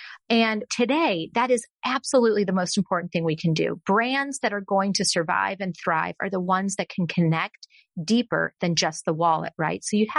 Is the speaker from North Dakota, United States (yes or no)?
no; Texas, United States; I'm from Texas.